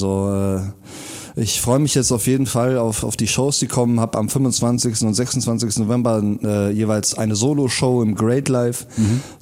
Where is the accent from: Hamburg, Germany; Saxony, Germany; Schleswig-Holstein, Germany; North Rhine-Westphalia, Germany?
North Rhine-Westphalia, Germany; der hieß aber irgendwie bei uns im Rheinland Hans Muff.